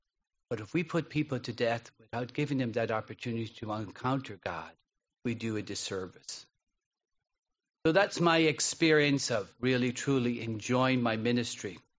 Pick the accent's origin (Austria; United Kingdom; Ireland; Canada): Ireland; now in Miami, United States; when I grew up in Ireland, I used to watch television, watch the Apollo take off and say, look at those people.